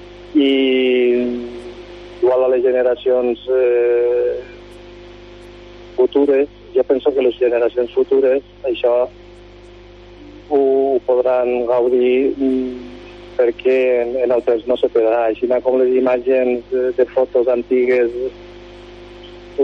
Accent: Benicarló, Valencian Community, Spain; el meu poble, que és Benicarló, i a partir d'ahí que vaig veure que m'anava agradant, pues vaig seguir fent el poble dels meus avantpassats, que és Peníscola, perquè jo vinc de Peníscola.

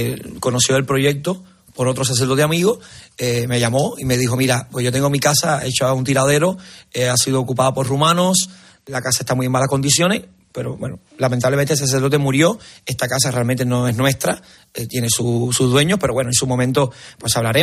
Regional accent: Cuba; moved away; porque todos, para nadie es un secreto que todos los cubanos cuando salimos de Cuba salimos con un daño antropológico, un daño humano.

